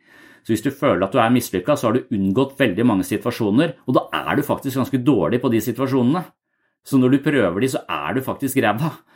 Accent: Tønsberg, Vestfold, Norway; jeg flyttet fra Tønsberg, hvor jeg vokste opp, til militæret, og når jeg flyttet fra militæret til Danmark

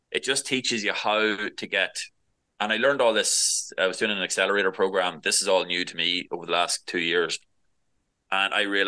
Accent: County Monaghan, Ireland; but we're from Monaghan and we don't, you know

